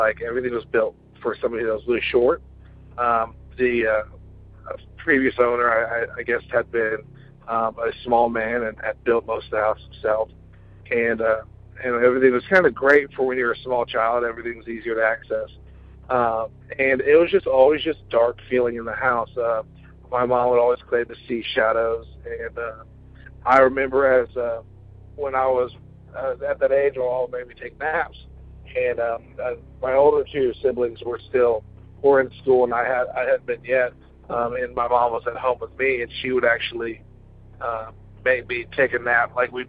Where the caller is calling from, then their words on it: Nashville, Tennessee, United States; I'm calling from Nashville, Tennessee.